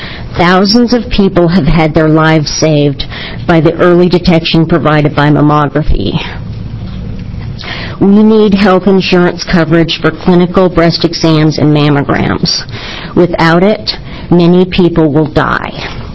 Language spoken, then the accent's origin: English; Lake Oswego, Oregon, United States; I'm from Lake Oswego, Oregon.